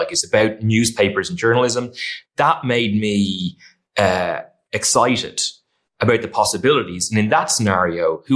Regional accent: Ireland; I don't know if it's just from being Irish or from this side of the pond, but like I often look for the dark humor.

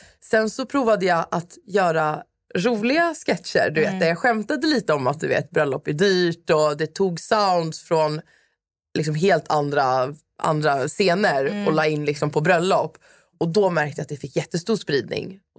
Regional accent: Stockholm, Stockholm County, Sweden; now in Södertälje, Sweden; Jag är uppvuxen i Stockholm, på Södermalm.

